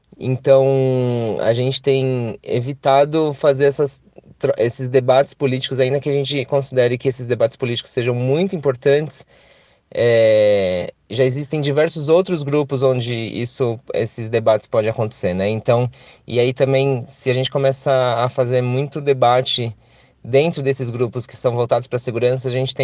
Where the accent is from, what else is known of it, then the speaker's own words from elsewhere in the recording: São Paulo, Brazil; now in Brasília, Brazil; eu sou de São Paulo, mas eu moro aqui em Brasília faz 5 anos.